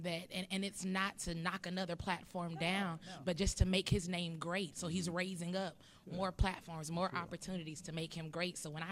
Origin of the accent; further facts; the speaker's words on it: Atlanta, Georgia, United States; I am from Atlanta, Georgia. So I am home. Welcome to my home.